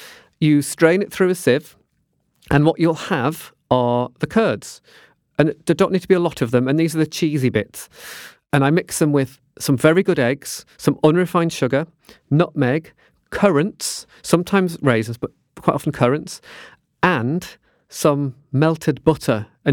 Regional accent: Durham, North East England, United Kingdom; also born or lived in Yorkshire; Because I'm a Yorkshire lad who grew up in Durham.

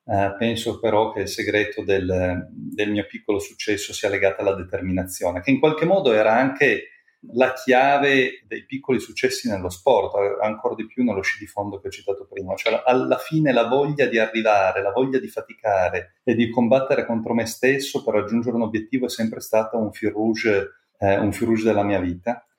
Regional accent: Turin, Piedmont, Italy; Io sono nato e cresciuto a Torino, da una famiglia metà piemontese e metà non. Ovviamente il mio cognome non è tipico delle Langhe, mio padre viene dall'Istria, ancora territorio italiano, quando era nato lui.

